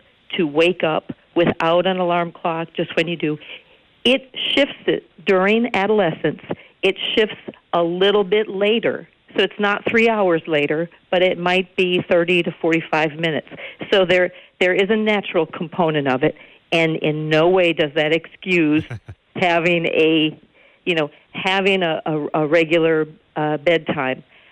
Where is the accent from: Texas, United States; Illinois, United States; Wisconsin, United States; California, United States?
Wisconsin, United States; Stevens Point; I grew up in Stevens Point. There's a lot of farmland around it